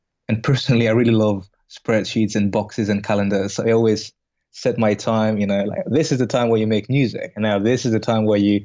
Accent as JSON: {"language": "English", "country": "Greece", "moved": "as an adult", "said": "Originally, I'm from Greece. So before the financial crisis of Greece, I left Greece because of the army."}